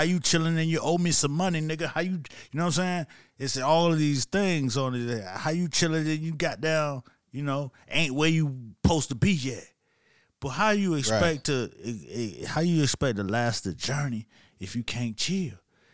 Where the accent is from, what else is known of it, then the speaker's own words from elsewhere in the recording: Miami, Florida, United States; I'm from Miami. It's people that say Miami, they don't even fuck with the beach.